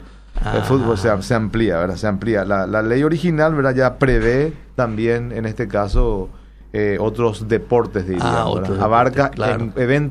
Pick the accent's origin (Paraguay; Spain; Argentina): Paraguay; así somos los paraguayos, ¿verdad? Así somos los paraguayos